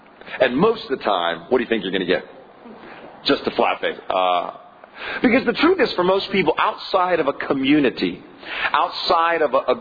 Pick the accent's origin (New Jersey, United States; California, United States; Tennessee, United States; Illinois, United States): California, United States; also born or lived in Dallas, Texas; I moved from California to Dallas, Texas. And I was from the Bay Area, California